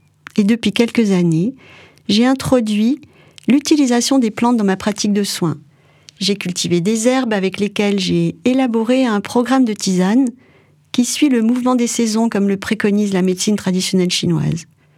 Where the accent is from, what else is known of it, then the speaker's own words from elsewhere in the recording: Provence-Alpes-Côte d'Azur, France; même si je viens de Provence et que quand j'étais petite, mes oncles parlaient en patois.